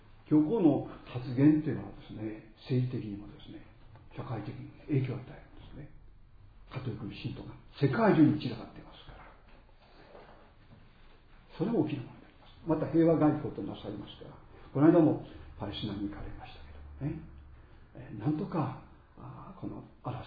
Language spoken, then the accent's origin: Japanese; Nishi-Maizuru, Kyoto, Japan; 私は西舞鶴で生まれました、育ちました。西舞鶴で生まれ育った私はですね、キリスト教会って言ったらですね、それはカトリック教会だったんですよね。